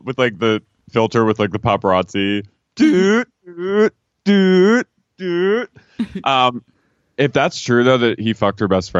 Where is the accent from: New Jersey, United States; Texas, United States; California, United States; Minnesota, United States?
New Jersey, United States; Also, I'm as someone from Camden County, don't name them Camden if they're not from there.